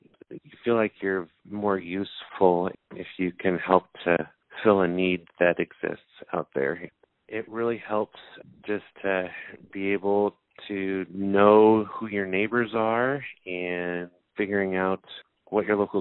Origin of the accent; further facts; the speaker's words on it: California, United States; I was born and raised out in California, quite involved with Special Olympics out there.